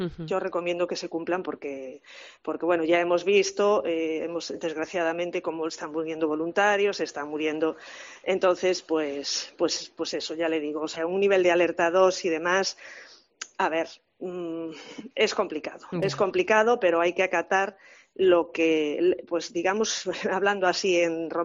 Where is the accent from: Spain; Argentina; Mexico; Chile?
Spain; Ourense, Galicia; Soy de Ourense, con lo cual, bueno, pues desgraciadamente puedo decirle que nos llevamos la palma en materia de incendios forestales.